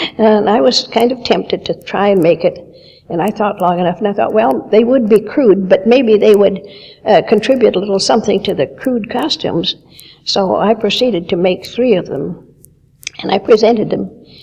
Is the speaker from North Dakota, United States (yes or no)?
yes; North Dakota, United States; I grew up on the North Dakota side.